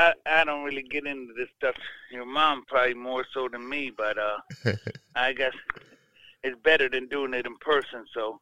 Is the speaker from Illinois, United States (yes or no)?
yes; Chicago, Illinois, United States; Oh, well, I grew up in Chicago on the South Side.